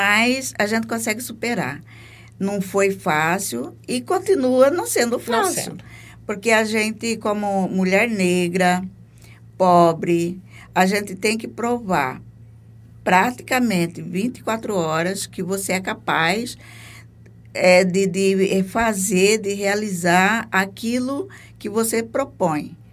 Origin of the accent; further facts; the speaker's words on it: Livramento, Brazil; born there; Bom, eu nasci no Livramento, no município do Livramento. Eu não nasci na cidade, eu nasci no município do Livramento, numa comunidade por nome Tatu.